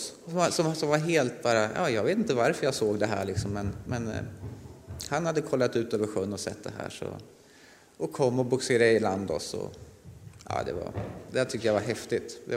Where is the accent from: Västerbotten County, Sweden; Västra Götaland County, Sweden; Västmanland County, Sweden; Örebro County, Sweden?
Örebro County, Sweden; Stora Mellösa; Jag är uppfödd i Östernärke, Stora Mellösa. Så jag är uppfödd på morötter nästan kan man säga. Ja, där har jag bott hela mitt liv tills jag blev stor.